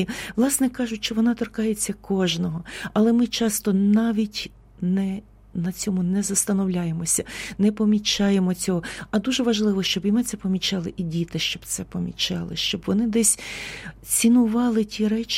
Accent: Mamaivtsi, Chernivtsi Oblast, Ukraine; born there; Народилася я на Буковині під Чернівцями, там таке дуже гонорове село Мамаївці, гарне таке величезне село, в ньому тепер 4 церкви, але набагато більше ресторанів, ну таке воно пишне село.

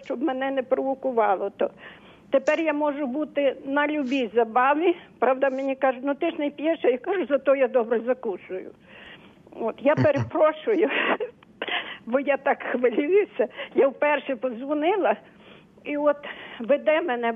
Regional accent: Lviv, Lviv Oblast, Ukraine; Зараз я заспокоюся. Я з Львова.

